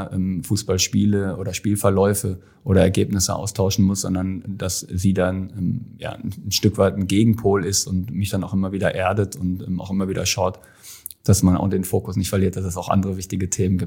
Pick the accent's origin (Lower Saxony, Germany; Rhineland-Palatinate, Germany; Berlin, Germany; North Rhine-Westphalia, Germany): North Rhine-Westphalia, Germany; Wetter an der Ruhr; also born or lived in Bavaria; gebürtig aus Bayern und dann haben sich meine Eltern relativ früh getrennt und ich bin mit meiner Mutter und meinem Bruder nach Wetter an der Ruhr gezogen, sprich ins Ruhrgebiet und bin dementsprechend im Ruhrgebiet auch aufgewachsen